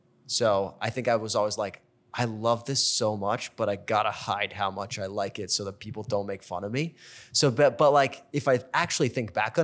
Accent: Switzerland; also born or lived in England; Switzerland and England.

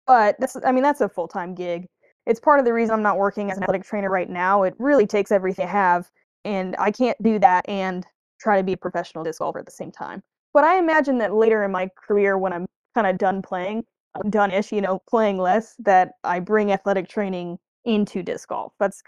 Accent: Missoula, Montana, United States; The first tournament I played was Zootown Open, which is in my hometown, Missoula.

